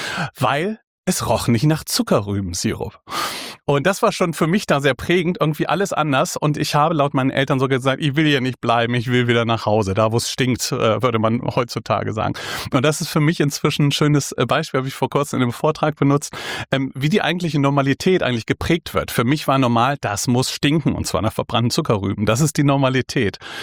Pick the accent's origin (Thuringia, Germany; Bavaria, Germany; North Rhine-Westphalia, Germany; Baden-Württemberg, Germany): North Rhine-Westphalia, Germany; Bonn; accent: Rhenish; Na, groß geworden bin ich in unserer alten Bundeshauptstadt in Bonn im Rheinland. Ich bin also eine rheinische Frohnatur, habe den Dialekt aber verloren, weil ich in Hannover studiert habe